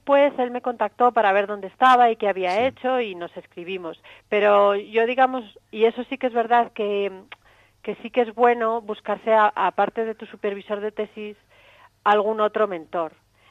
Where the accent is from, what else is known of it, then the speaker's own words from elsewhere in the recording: Madrid, Community of Madrid, Spain; a Madrid y fue aquí ya donde encontré la siguiente oportunidad. Digamos, fue una vez de vuelta en mi ciudad de origen donde encontré lo siguiente.